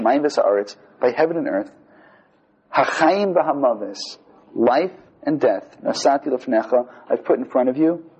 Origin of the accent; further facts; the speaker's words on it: Brooklyn, New York, United States; We're both from Brooklyn.